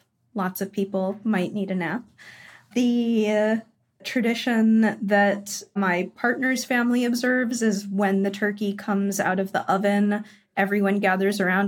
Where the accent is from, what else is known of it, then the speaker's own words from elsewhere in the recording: United States; Because I'm American, I will cook it on the barbecue with a spice rub.